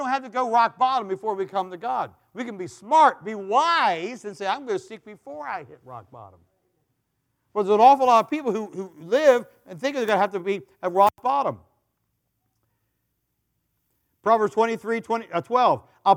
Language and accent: English; United States; from Carroll County. Little county of 75,000 people.